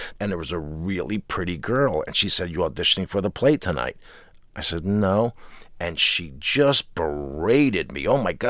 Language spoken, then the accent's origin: English; New Jersey, United States; I'm a jock from New Jersey.